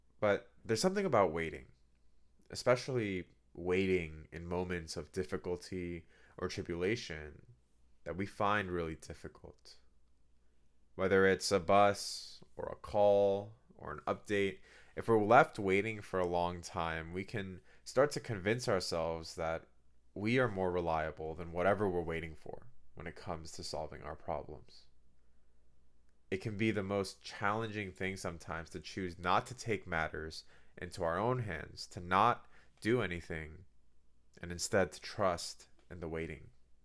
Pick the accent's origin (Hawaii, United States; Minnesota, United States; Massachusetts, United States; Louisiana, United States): Massachusetts, United States; Boston; the worst part of traveling by plane as a Bostonian in particular is getting to and from Logan Airport.